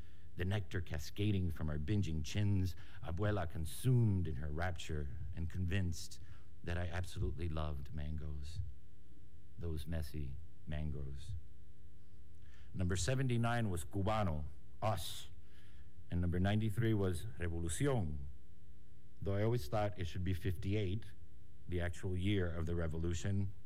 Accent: Miami, Florida, United States; I grew up in Miami, and Miami has changed so radically in my lifetime.

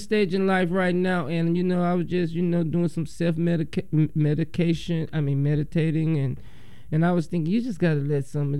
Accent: Alabama, United States; But what's so funny is growing up in Alabama, I never seen a psychiatrist building ads.

